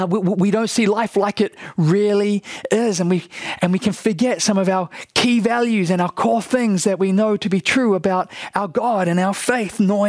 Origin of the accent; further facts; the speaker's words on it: New Zealand; You know, I'm from New Zealand. I like to keep up with New Zealand news and what's going on.